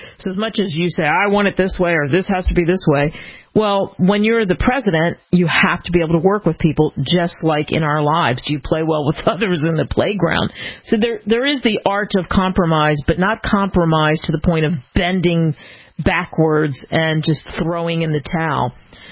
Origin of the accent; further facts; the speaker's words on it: New Jersey, United States; There's a place where I grew up in New Jersey, South Jersey, Philadelphia area